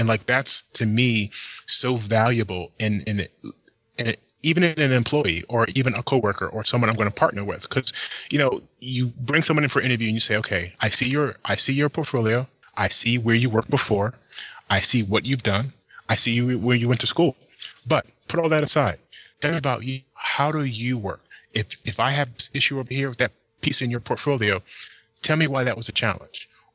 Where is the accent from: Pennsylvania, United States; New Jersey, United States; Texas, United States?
New Jersey, United States; And I attribute a lot of that to me growing up in Jersey.